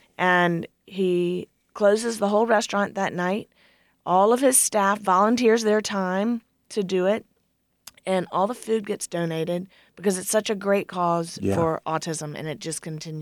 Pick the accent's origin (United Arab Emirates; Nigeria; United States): United States; Louisiana; It's fun. I am from Louisiana.